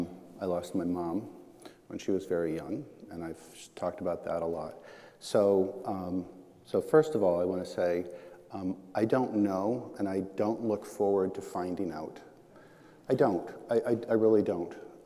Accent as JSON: {"language": "English", "town": "Southport", "region": "Connecticut", "country": "United States", "said": "I'm 52 years old, I'm from Southport, Connecticut"}